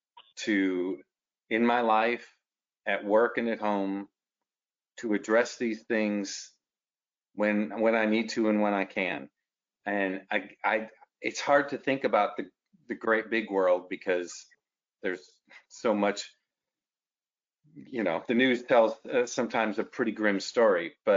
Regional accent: Midwest, United States; because I was raised in the Midwest some time ago, on the golden rule, right?

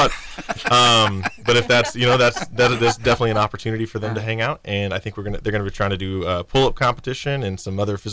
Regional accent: Colorado Springs, Colorado, United States; I am from Colorado.

